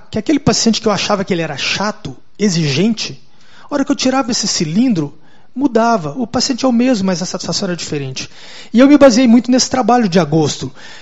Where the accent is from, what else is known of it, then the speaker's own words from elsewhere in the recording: Goiás, Brazil; é um das pessoas mais ricas lá da minha região, lá do interior, de Goiás.